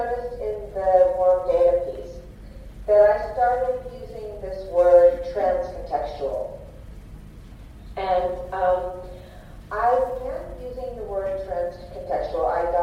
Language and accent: English; United States; Well, I'm an American, but I also have a Swedish passport and a UK passport.